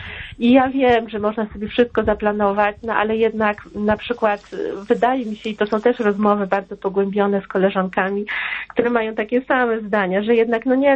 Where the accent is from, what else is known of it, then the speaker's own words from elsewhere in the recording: Warsaw, Masovian Voivodeship, Poland; my jesteśmy z Warszawy